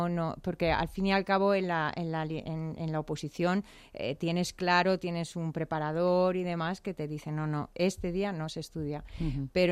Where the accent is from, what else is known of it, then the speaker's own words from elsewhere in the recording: Madrid, Community of Madrid, Spain; he querido hacer un homenaje a mi ciudad, porque yo soy madrileña de alma y corazón, entonces adoro Madrid